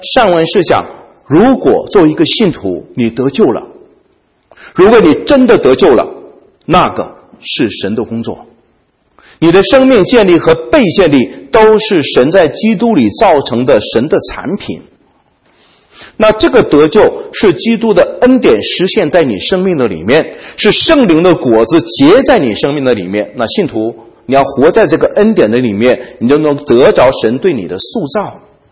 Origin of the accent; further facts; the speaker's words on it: Jiamusi, Heilongjiang, China; moved away as an adult; also born or lived in Shanghai; 去上海读书，那是我人生第一次出远门，从黑龙江坐火车到上海，到了一个与我老家完全不同的地方。